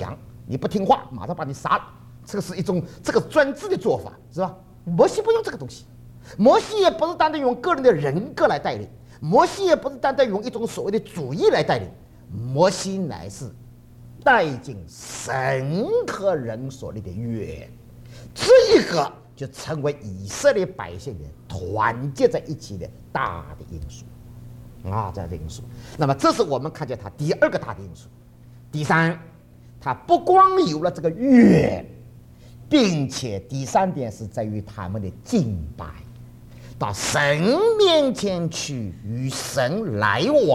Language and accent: Chinese; Taiwan; 我们从台湾来的哈，对着